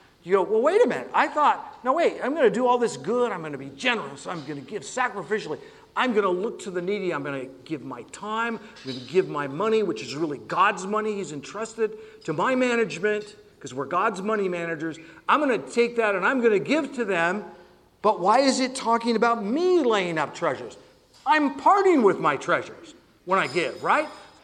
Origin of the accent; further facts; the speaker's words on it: Oregon, United States; Hey, I'm from Oregon, and I thought that salmon was terrific.